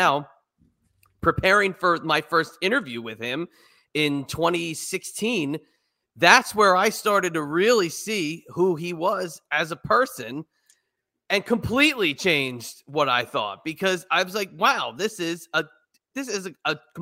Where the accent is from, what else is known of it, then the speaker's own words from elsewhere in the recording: New Jersey, United States; now in Virginia, United States; Fish out of water. I'm in Virginia. I'm from New Jersey. It's a fish out of water.